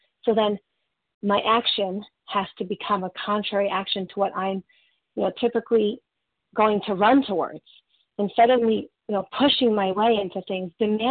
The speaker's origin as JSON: {"language": "English", "country": "Canada", "said": "I'm between all the Californians. But I'm CA also from Canada"}